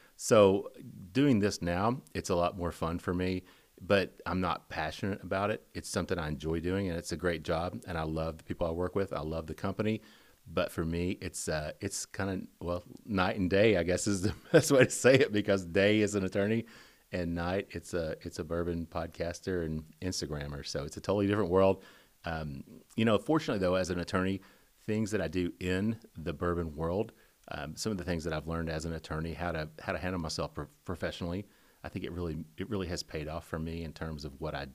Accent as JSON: {"language": "English", "region": "Kentucky", "country": "United States", "tie": "born or raised there", "said": "when I was a kid growing up in Eastern Kentucky, and UK basketball was a big thing."}